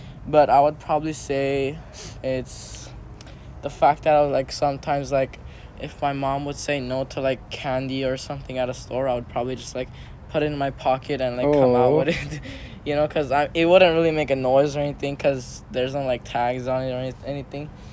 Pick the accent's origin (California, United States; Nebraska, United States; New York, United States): California, United States; Glendale; Yeah, so I grew up in Glendale, California. It's a very good neighborhood, I would say, because there are a lot of Armenians